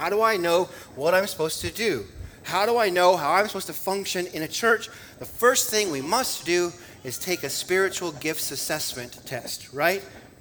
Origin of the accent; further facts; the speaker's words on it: Montana, United States; I grew up in Montana. It's very individualistic.